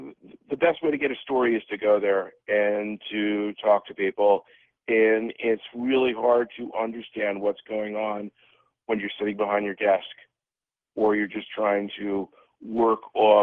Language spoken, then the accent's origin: English; New York, United States; I grew up on Long Island, reading Newsday, occasionally the New York Times.